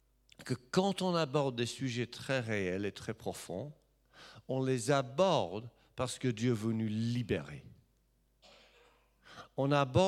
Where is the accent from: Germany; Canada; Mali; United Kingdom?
United Kingdom; England; French is a second language; parce que je suis anglais, hein